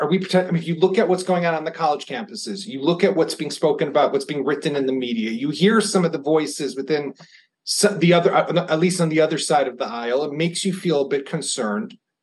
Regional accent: Chicago, Illinois, United States; marches of neo-Nazis I saw in Madison, Wisconsin, throughout my hometown of Chicago, not far, you know, another fellow Midwesterner

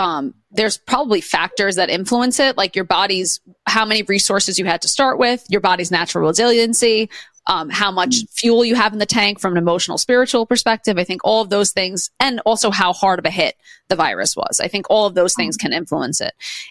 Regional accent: Queens, New York, United States; I'm from Queens, New York, too.

